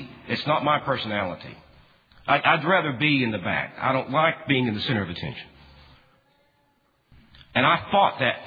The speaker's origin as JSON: {"language": "English", "town": "McMahon", "region": "Texas", "country": "United States", "tie": "born or raised there", "said": "I grew up in the Primitive Baptist. That's all I've ever known. I was a week old when Mom and Dad took us to Bethel Church in McMahon, Texas."}